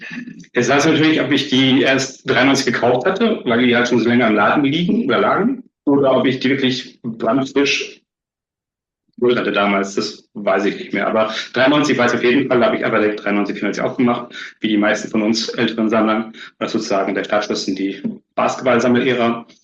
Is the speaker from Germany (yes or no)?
yes; Rhineland-Palatinate, Germany; born or raised there